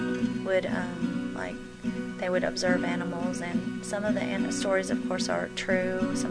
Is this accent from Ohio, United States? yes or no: yes; Toledo, Ohio, United States; born there; I'm not really a Texan. I was born in Toledo, Ohio.